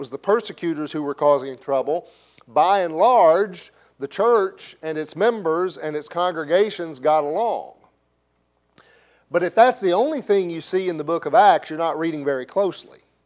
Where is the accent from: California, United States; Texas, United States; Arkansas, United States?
Arkansas, United States; Blytheville; when I was a kid growing up in Blytheville